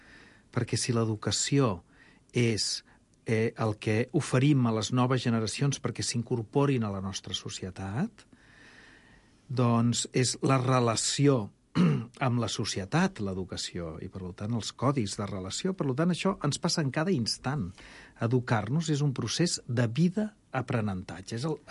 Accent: Catalonia, Spain; O sigui que com a catalans i gent de parla catalana, doncs tenim un gran repte.

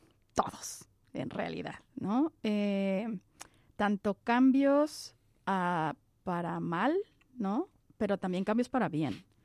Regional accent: Mexico City, Mexico; born there; Yo nací en México, en la ciudad de México. Sí, así es, en la Ciudad de México, así es.

